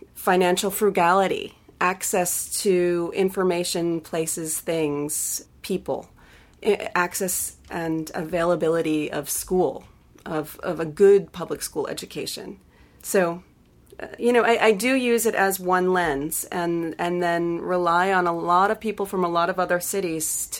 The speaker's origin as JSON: {"language": "English", "town": "New York City", "region": "New York", "country": "United States", "said": "I'm often told by others that I have to forget that I'm a New Yorker to do any of this work whatsoever"}